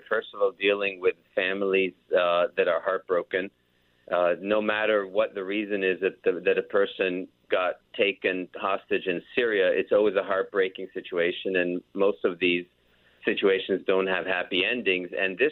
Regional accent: Israel; also born or lived in Kenya; I was born in 1963 in Israel. My father was an Israeli diplomat. We ended up being posted in East Africa and Kenya, all over East Africa.

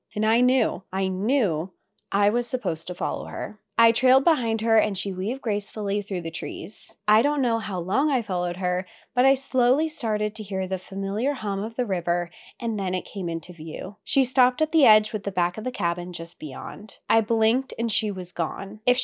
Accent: California, United States; I'm from Central Valley, California, the part of the state that most people forget exists. No beaches, no palm trees, just endless farmland, cattle, and citrus groves stretching out for miles.

